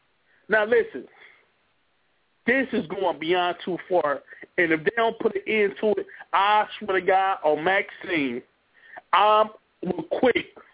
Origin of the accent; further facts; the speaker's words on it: Cleveland, Ohio, United States; I don't care if the Browns go 0-16. Man, I'm still from Cleveland, man.